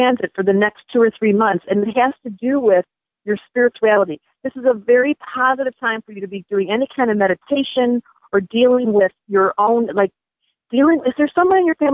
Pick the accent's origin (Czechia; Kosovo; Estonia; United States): United States; Michigan; I'm from Michigan. I grew up in Michigan